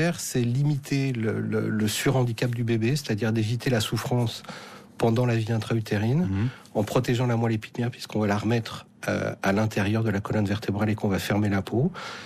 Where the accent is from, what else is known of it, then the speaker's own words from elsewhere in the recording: France; qu'on fait mal chez nous en France.